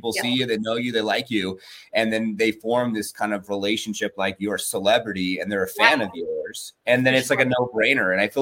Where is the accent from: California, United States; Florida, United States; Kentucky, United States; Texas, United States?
California, United States; now in Gilbert, United States; we come from California, from the Bay Area, moving over here next to Scottsdale in Gilbert, Arizona